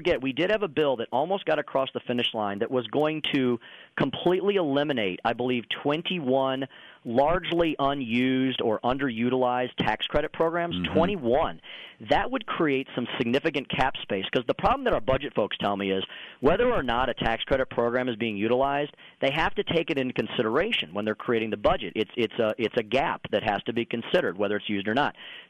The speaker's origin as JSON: {"language": "English", "town": "St. Louis", "region": "Missouri", "country": "United States", "tie": "born or raised there", "said": "I grew up in the St. Louis County region. Went to St. Louis University High School, a fine Jesuit high school over here."}